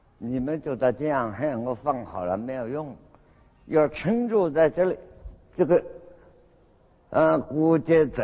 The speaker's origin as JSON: {"language": "Chinese", "country": "China", "said": "那我们中国人叫兰花手印"}